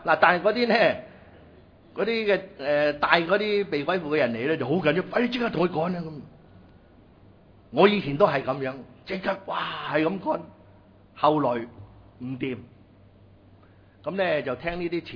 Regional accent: Guangdong, China; 但系我哋广东人读会咁读

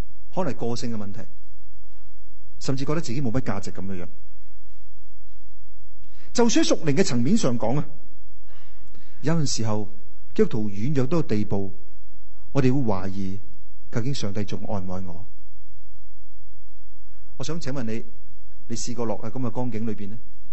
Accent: Guangdong, China; accent: Cantonese; 这个翻译呢即是我们广东话讲的好人啊。

